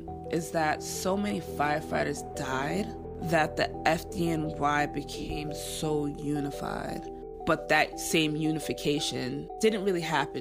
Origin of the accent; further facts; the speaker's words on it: Queens, New York, United States; I live in Queens my whole life. I live in Kew Gardens, and I work in Corona.